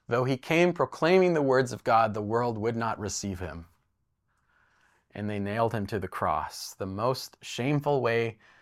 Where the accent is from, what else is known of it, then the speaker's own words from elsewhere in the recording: Canada; Sometimes I think that we as Canadian Christians are far too scared of losing the status that faith holds in our nation.